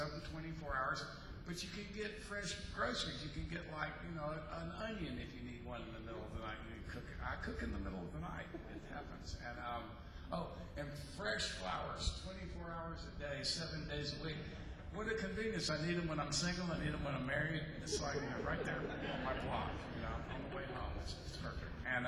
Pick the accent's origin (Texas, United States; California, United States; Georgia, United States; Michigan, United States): Texas, United States; now in New York, United States; I mean, I grew up in Texas, we have fucking 7-Eleven, you know, it's not the same thing.